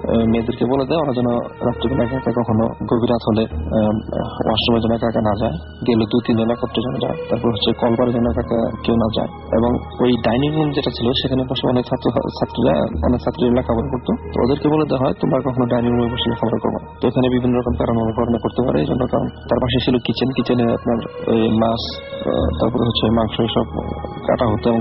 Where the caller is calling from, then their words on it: Tangail, Dhaka Division, Bangladesh; আমি টাঙ্গাইল থেকে